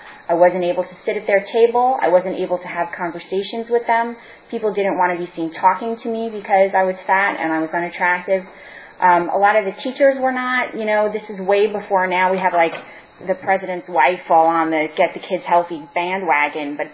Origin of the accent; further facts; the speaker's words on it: Bronx, New York, United States; So, I come from the Bronx